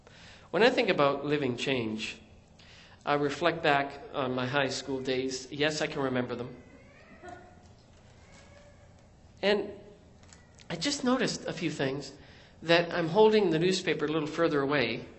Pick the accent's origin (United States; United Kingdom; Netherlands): United Kingdom; accent: British; She's laughing at my accent because it's still British.